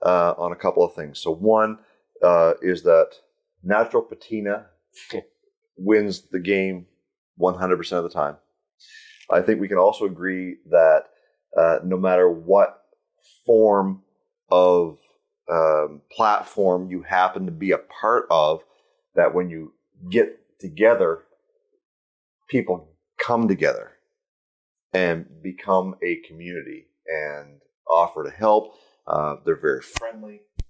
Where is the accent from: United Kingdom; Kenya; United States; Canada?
Canada; I'm from Canada.